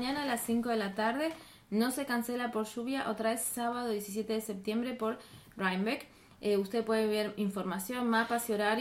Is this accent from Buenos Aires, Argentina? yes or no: yes; Buenos Aires, Argentina; born there; Porque americana soy desde que nací en Buenos Aires.